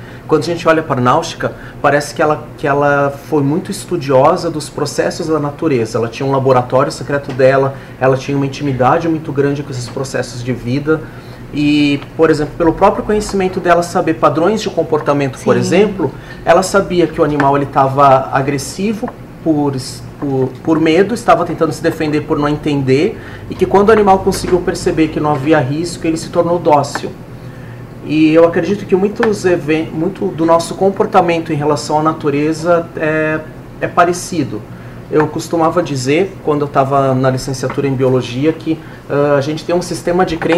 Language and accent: Portuguese; Rio Grande do Sul, Brazil; Eu lembro quando era criança, lá no Rio Grande do Sul, chamavam as mariposas de bruxas.